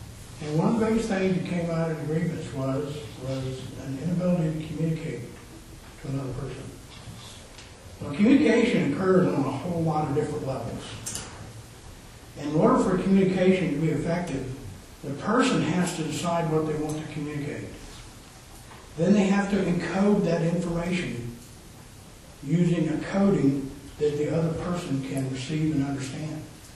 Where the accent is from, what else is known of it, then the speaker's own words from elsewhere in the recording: Florida, United States; also born or lived in Arizona; I grew up in Florida, I lived in Arizona, I've been to Scotland, been to South America, places like that, you know.